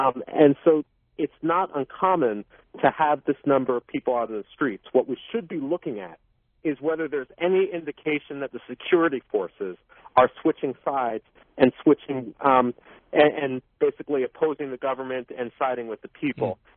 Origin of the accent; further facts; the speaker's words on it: Philadelphia, Pennsylvania, United States; I grew up in Northeast Philadelphia. I went to a Quaker school for 14 years